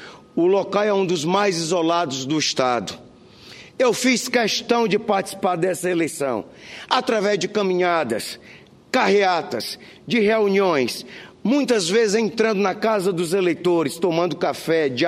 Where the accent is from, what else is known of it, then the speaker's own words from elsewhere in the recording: Cruzeiro do Sul, Acre, Brazil; Uma delas, a minha cidade natal, Cruzeiro do Sul, que é a segunda cidade do estado